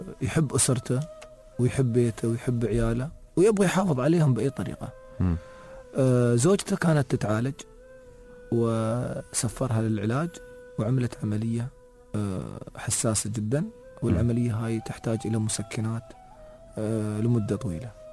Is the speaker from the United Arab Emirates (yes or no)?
yes; United Arab Emirates; ترى تدري العملية التعاطي مرتبطة عندنا في الإمارات بعاداتنا وتقاليدنا